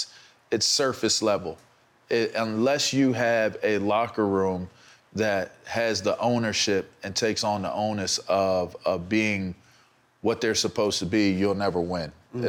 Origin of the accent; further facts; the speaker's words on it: Pittsburgh, Pennsylvania, United States; but I always wanted to play linebacker because I'm from Pittsburgh.